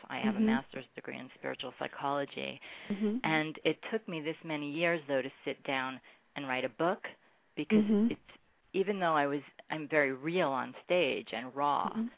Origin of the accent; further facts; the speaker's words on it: Brooklyn, New York, United States; I grew up in Brooklyn among wise guys, my father one of them